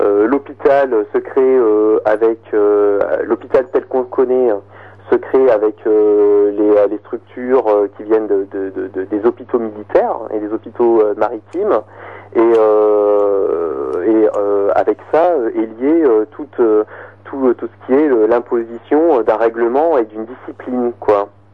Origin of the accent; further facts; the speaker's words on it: Auvergne-Rhône-Alpes, France; moi je suis auvergnat, hein, j'ai été hospitalisé à Paris